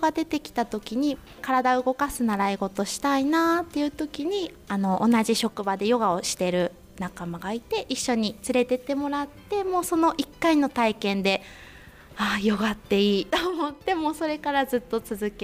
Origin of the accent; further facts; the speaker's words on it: Kuroiso, Tochigi, Japan; この旧黒磯市出身で、生まれも育ちも黒磯で